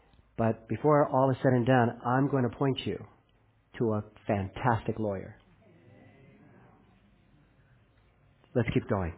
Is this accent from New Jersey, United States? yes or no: no; Los Angeles, California, United States; You know, when I grew up in Los Angeles, it wasn't an uncommon scene to see police officers approach a door